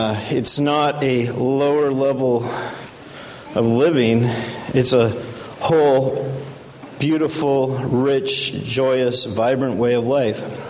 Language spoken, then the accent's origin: English; Montana, United States; I'm an Indian from Montana, and I'm an environmental sociologist